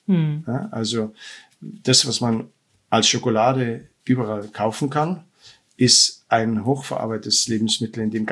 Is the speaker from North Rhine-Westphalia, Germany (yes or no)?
no; Munich, Bavaria, Germany; weil wir sind ja aus dem alpinen Raum, ja, und ich bin ursprünglich aus München.